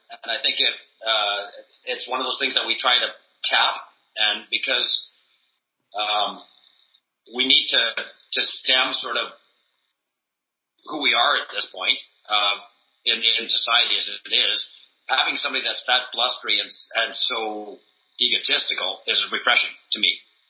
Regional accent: Canada; Canadian. I just want to make sure that everybody knows that.

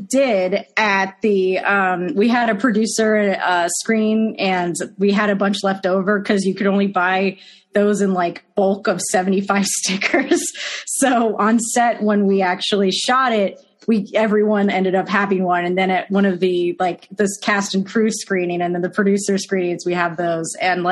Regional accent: Arlington, Virginia, United States; And I'm from Arlington, Virginia. So I'm like, yes, my hometown likes me

